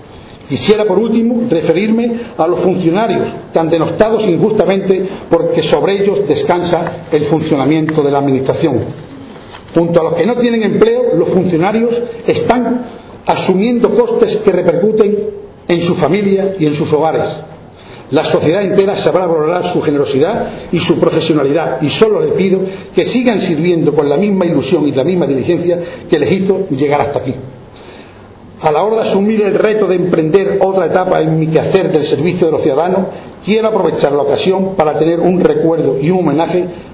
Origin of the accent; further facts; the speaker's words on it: Extremadura, Spain; Nuestra fuerza como extremeños está en nuestro carácter, en nuestra identidad, en nuestra capacidad de supervivencia